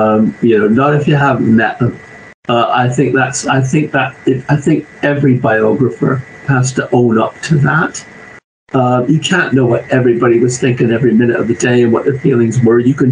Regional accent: Ireland; all right, I'm not Anglo-Saxon, I'm Irish

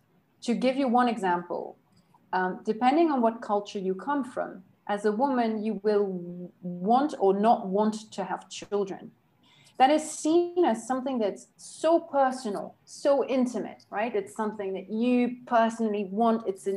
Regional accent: France; versus in France, which is my home country

